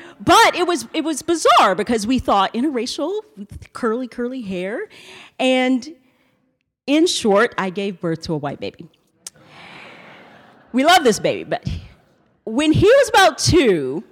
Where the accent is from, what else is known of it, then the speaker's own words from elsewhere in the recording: the South, United States; I'm from the South, so I say y'all every now and then.